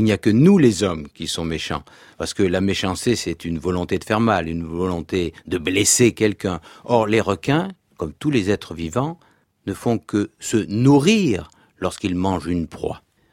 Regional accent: France; Chez nous en France

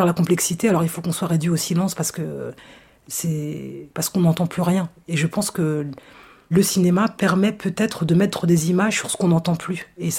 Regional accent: Aulnay-sous-Bois, Île-de-France, France; Moi, j'ai une enfance extrêmement heureuse. C'est-à-dire que c'est ça qui est paradoxal. C'est que ma vie à Auln

